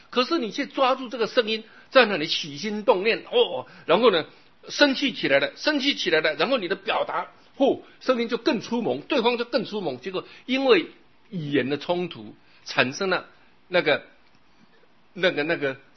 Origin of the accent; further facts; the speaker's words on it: China; 我们中国人把吃当成享受